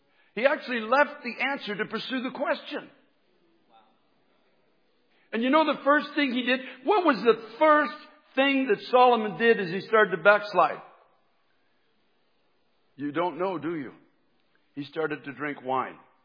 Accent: Canada; now in United States; I came from Canada, which is a very liberal country

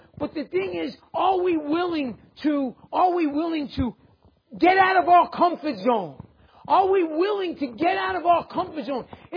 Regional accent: New York, United States; I can say that. I'm from New York. It was a bad neighborhood.

